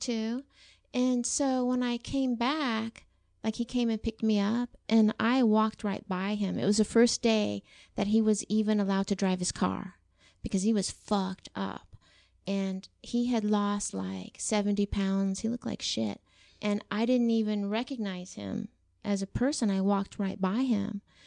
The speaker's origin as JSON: {"language": "English", "town": "Fountain", "region": "Colorado", "country": "United States", "tie": "born or raised there", "said": "Well, I'm an army brat, so I grew up a little bit everywhere. But one of the last places that I grew up in was Fort Carson, Colorado. which outside there was a small town called Fountain, Colorado."}